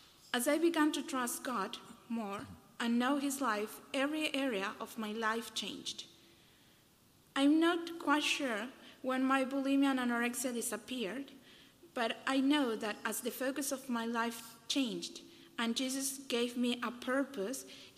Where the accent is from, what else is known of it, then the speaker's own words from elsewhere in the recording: Salta, Argentina; I am 23, I am from Salta, Argentina. I am from a large family